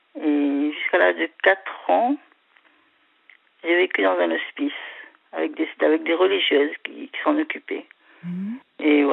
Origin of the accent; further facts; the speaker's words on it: Réunion, France; Ben depuis pratiquement toujours. Hein. Je suis réunionnaise.